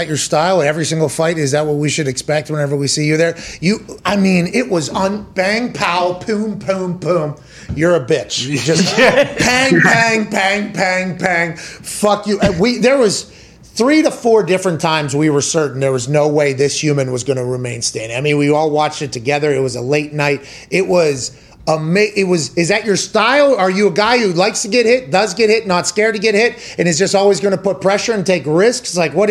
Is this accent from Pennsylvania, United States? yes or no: no; Milford, Massachusetts, United States; I'm from Milford, Massachusetts. All right, we say some terrible shit.